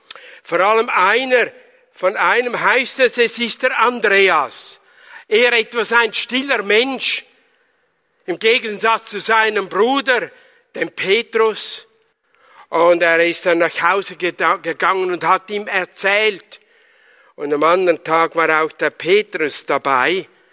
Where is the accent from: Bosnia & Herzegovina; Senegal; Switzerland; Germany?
Switzerland; Dinhard, Zurich; Ich komme aus der Nähe von Winterthur, aus Dienhard bei Seuzach. Bin eigentlich dort in der FEG in Seuzach.